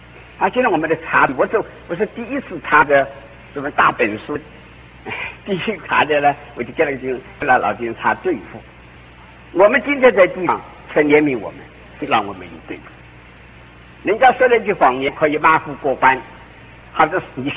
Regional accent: China; 我们大陆人都不懂啊

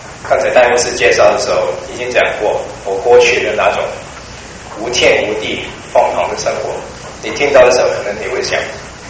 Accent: Hong Kong; first language Cantonese; Chinese is a second language; 因为我是从香港来的，我的国语是一般是广东话讲的，所以我猜是大家在听我讲的时候可能是听一半猜一半。

